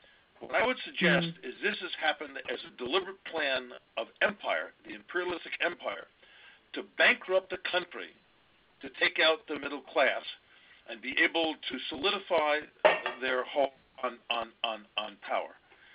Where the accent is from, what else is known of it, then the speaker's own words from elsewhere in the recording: Vermont, United States; I'm from Vermont.